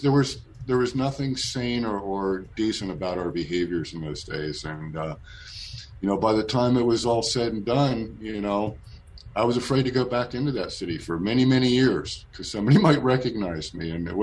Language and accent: English; Long Beach, California, United States; also born or lived in Yorba Linda / Fullerton; I moved from Yorba Linda to Fullerton to Long Beach, and I love Long Beach. I tore that city up. I went to junior high and high school in that city